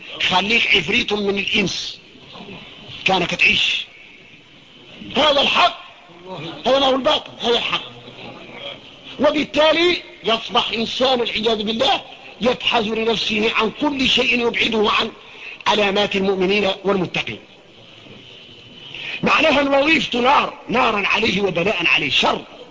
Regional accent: Mauritania; احنا موريتاني الدعوة اللي مبلولة يعملها شوي

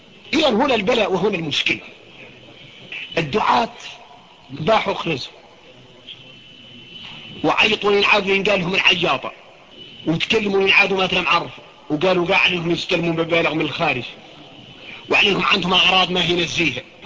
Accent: Mauritania; احنا موريتاني الدعوة اللي مبلولة يعملها شوي

